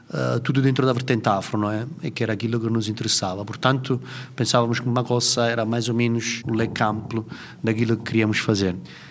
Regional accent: Italy; Portuguese is a second language; now in Portugal; E, pois, sendo eu italiano, ainda mais, não é, um italiano, a fazer isto em Portugal, a fazer música africana.

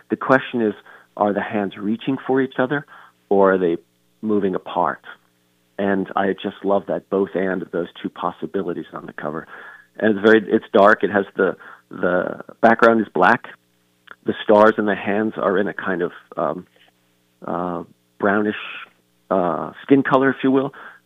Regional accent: Pennsylvania, United States; I'm not a survivalist, but growing up in Pennsylvania and doing winter sports, I slept in the snow.

